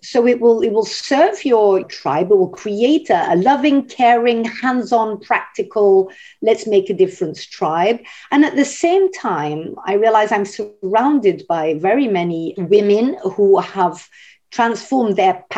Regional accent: France; I am a 50 plus global nomad. Originally, I am British, but I was brought up in France

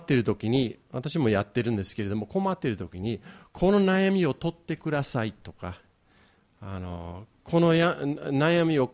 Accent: Yokohama, Kanagawa, Japan; 横浜育ちで、そして私たちが冬になったらもう寒くて寒くて

